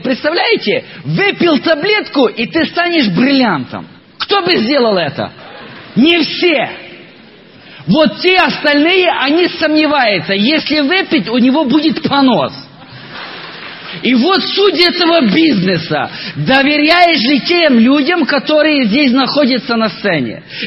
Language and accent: Russian; Mukachevo, Zakarpattia Oblast, Ukraine; first language Ukrainian; Russian is a second language; Я сам из Западной Украины, из города Мукачево. И мне бы было легче говорить по-украински, быстрее и лучше я бы вам рассказал.